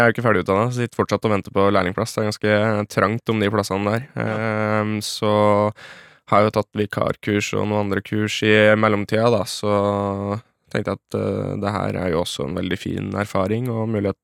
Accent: Brøttum, Innlandet, Norway; now in Skedsmokorset, Norway; Jeg kommer opprinnelig fra litt av bygget i Ringsaker som heter Brøttum, men nå bor jeg på Skedsmo Korset og jobber i Oslo.

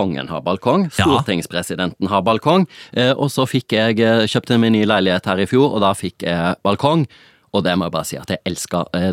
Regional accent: Vestland, Norway; Ja, det forblir når jeg hjemme I Sogn da, på ferie.

